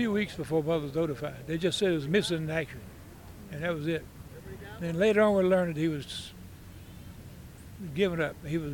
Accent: Goldsboro, North Carolina, United States; I grew up in the eastern North Carolina. Goldsboro was my home.

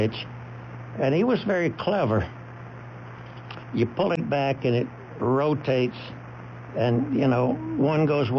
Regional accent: Baxter, Tennessee, United States; born there; I was born in Baxter, Tennessee, where they had a church name for him up there.

